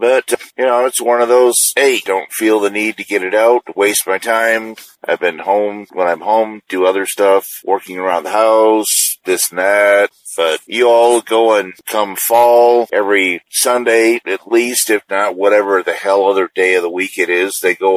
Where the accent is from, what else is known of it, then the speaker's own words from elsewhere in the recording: Michigan, United States; Didn't have any getting around problems, but hell, I'm from Michigan, so that doesn't faze me a whole lot.